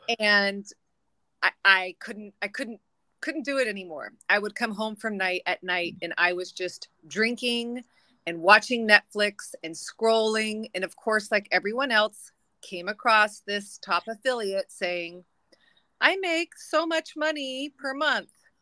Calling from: California, United States; I live in Orange County, Southern California.

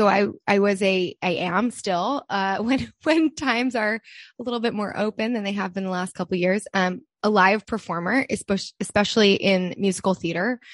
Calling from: Los Angeles, California, United States; I am joining you from Los Angeles, California, which is a very big place.

